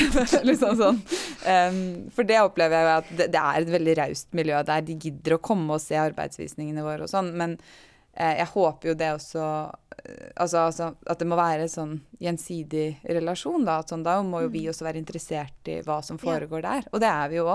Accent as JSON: {"language": "Norwegian", "region": "Eastern Norway", "country": "Norway", "said": "sånn jeg er vant til fra Østlandet, hvor jeg er fra, da."}